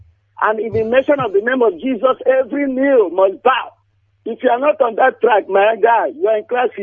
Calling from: Aba, Abia, Nigeria; I'm calling from Aba.

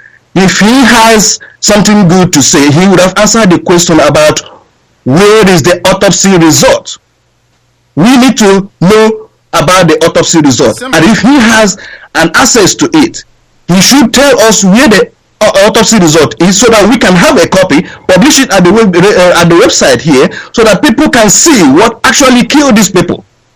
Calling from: Wellington, New Zealand; I'm calling you from Wellington, New Zealand.

